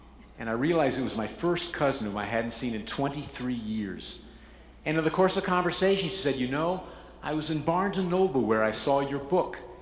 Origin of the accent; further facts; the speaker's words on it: Providence, Rhode Island, United States; moved away as an adult; I grew up in Providence, Rhode Island. I was part of a large, dysfunctional extended family, not a close-knit crew. I left Providence right after high school.